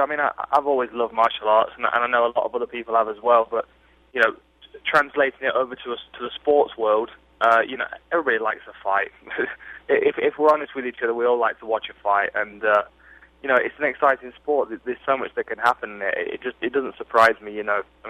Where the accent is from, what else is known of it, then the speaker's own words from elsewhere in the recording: Nottingham, East Midlands, United Kingdom; Well, I'm from Nottingham, and Nottingham's famous for one thing around the world